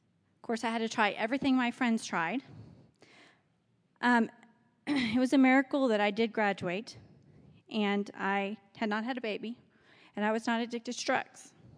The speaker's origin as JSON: {"language": "English", "town": "Iola", "country": "United States", "tie": "born or raised there", "said": "I was raised in Iola, which is just an hour and a half away"}